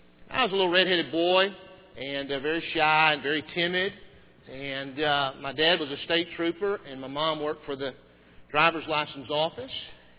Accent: San Antonio, Texas, United States; born there; I am a Texan. They say you can always tell a Texan. You just can't tell him much. And I was born in San Antonio

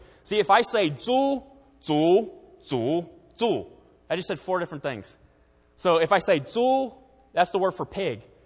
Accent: Taiwan; I was born and raised in Taiwan, so I kind of cheated in learning the language. I went to their schools early on, grew up. All my friends were Taiwanese.

